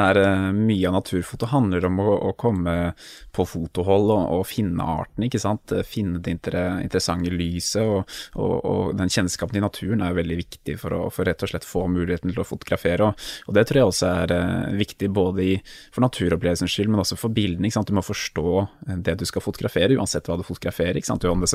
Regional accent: Oslo, Norway; Jeg er født og oppvokst i Oslo

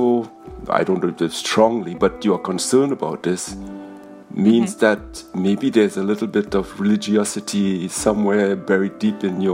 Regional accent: Trinidad & Tobago; born there; I am your dad, the father of Adiel. I was born in Trinidad. I am now, I'm going to be 73 years old in the next few weeks.

